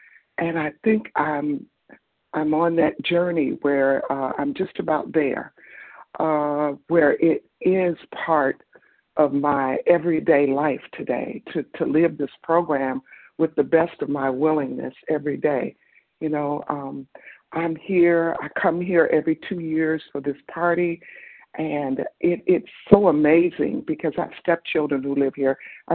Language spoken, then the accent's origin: English; Detroit, Michigan, United States; from Detroit.